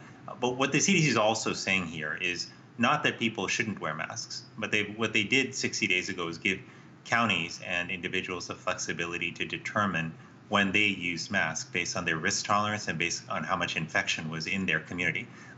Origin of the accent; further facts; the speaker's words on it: Florida, United States; which is the case in parts of my home state of Florida